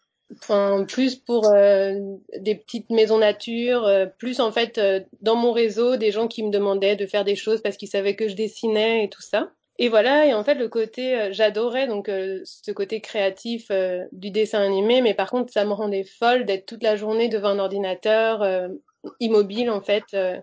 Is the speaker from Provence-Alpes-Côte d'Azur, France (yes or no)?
no; Brittany, France; born there; donc moi je suis née en Bretagne, voilà, dans un petit coin de paradis, nature et compagnie